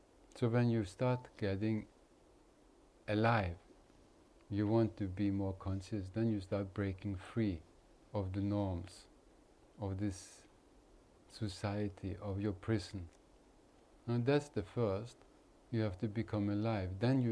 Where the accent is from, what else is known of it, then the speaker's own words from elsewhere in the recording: India; I grew up in India. I know the sacred India